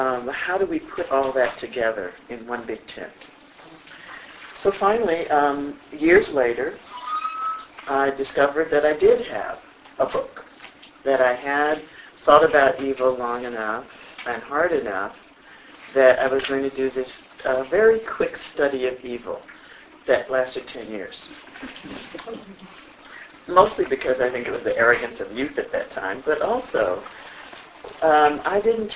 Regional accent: the South, United States; that's not unusual, I think, for black kids of my generation growing up in the South, and it was still the segregated South in many ways

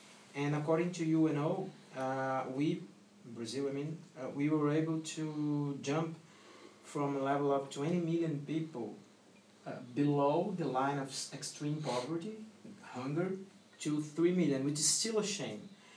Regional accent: Brazil; now in United States; I'm not from Germany. The German went to Brazil, so I'm from Brazil.

